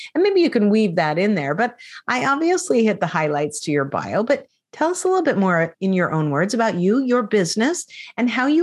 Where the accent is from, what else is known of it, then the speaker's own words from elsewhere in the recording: Spokane, Washington, United States; not that far, just a very quick plane ride or car drive away from my hometown of Spokane, Washington